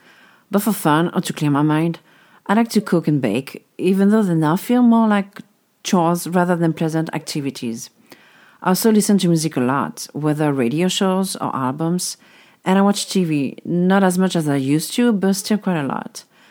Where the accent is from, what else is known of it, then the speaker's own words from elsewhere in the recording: Marseille, Provence-Alpes-Côte d'Azur, France; also born or lived in Toulouse / French Basque region; I was born in Toulouse and grew up in Marseille, while also spending holidays in the French Basque region, where I would move to while still in high school. So I'm from the whole south of France, really.